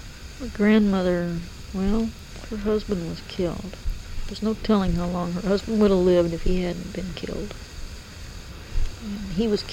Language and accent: English; Los Angeles, California, United States; Anyway, I was born and raised in Los Angeles for the most part.